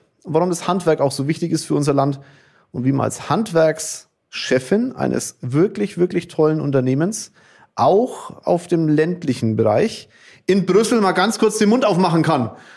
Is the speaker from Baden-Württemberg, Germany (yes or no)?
no; Kulmbach, Bavaria, Germany; Dorf, ich komme aus Bamberg, ich darf das sagen.